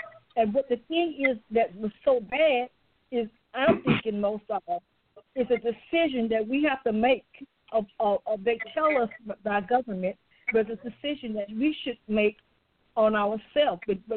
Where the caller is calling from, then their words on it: Lexington, Louisiana, United States; I'm calling from Lexington, Louisiana.